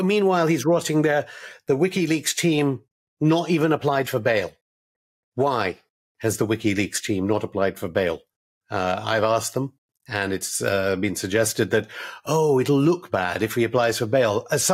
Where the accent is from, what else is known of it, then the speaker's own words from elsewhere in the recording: United Kingdom; You know, we are British